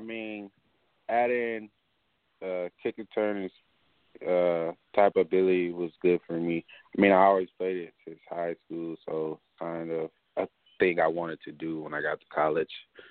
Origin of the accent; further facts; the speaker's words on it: Oakland, California, United States; I'd probably say my hometown back in Oakland, place I grew up in, Village, 85th right.